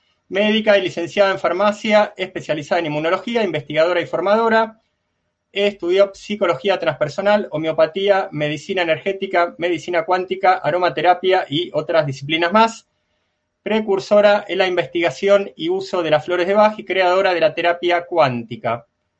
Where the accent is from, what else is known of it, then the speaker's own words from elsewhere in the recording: Valencia, Valencian Community, Spain; en mi caso vengo de Valencia.